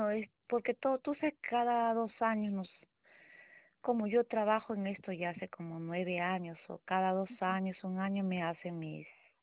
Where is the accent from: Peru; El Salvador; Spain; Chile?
Peru; yo soy del Perú, yo nací allá.